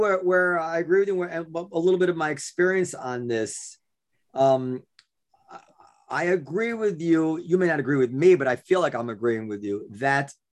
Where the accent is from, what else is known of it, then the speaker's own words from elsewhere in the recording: Ardsley, New York, United States; I want to move back to where we used to live, where I grew up in Ardsley.